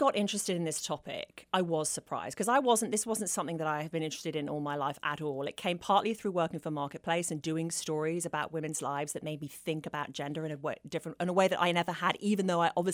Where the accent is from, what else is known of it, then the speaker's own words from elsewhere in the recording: United Kingdom; And I often joke that, you know, being British and female is a double whammy